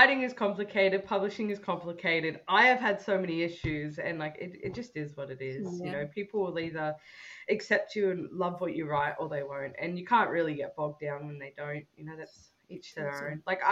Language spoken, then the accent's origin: English; Australia; accent: Australian; My Australian accent, the computer says no.